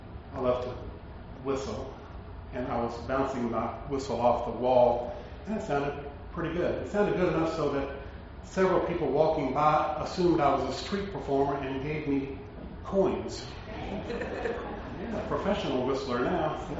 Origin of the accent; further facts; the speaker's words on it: Mississippi, United States; I grew up in Mississippi, and I've been to Mardi Gras several times